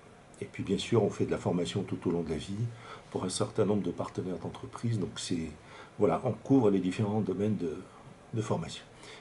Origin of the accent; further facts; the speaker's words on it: Syria; French is a second language; also born or lived in Morocco; now in France; Donc moi je suis d'origine syrienne et j'ai fait mes études secondaires au Maroc et puis après je suis venu en France pour faire mes études universitaires